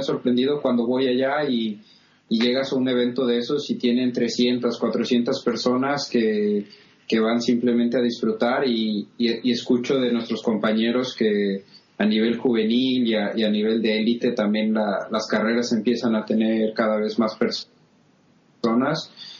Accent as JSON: {"language": "Spanish", "country": "Mexico", "said": "yo soy de México"}